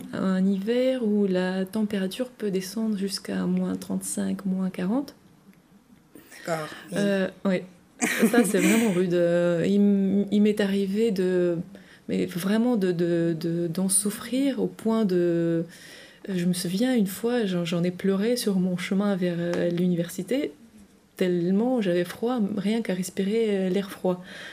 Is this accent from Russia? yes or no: yes; Russia; moved away as an adult; now in France; Alors, j'ai vécu toute ma vie j'y suis née. J'y ai fait mes études secondaires, supérieures, et j'ai quitté la Russie quand j'avais 24 ans.